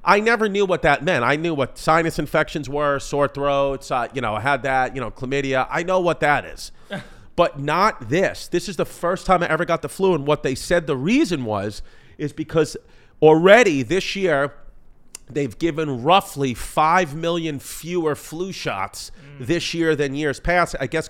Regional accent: United States; even though I'm an American patriot and I'm happy that the U.S. won

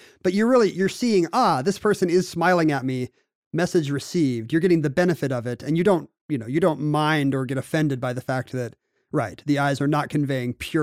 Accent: Seattle, Washington, United States; I'm not going to smile. I'm from Seattle.

